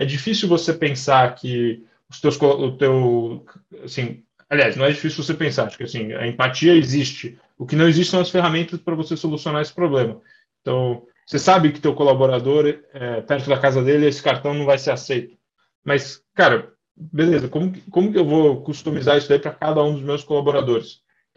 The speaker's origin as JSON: {"language": "Portuguese", "region": "São Paulo", "country": "Brazil", "said": "Se você andar em São Paulo, eu sou de São Paulo"}